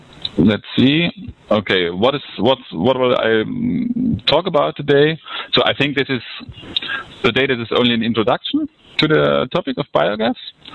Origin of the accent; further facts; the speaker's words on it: Dresden, Saxony, Germany; I was born 1968 in Dresden. That's a city of 500,000 people in the former communist East Germany.